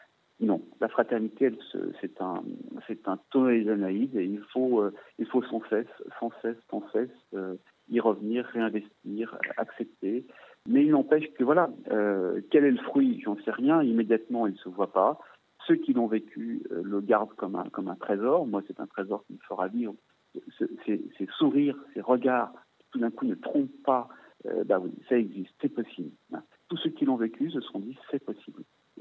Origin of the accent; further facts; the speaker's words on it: France; je crois aussi en tant que Français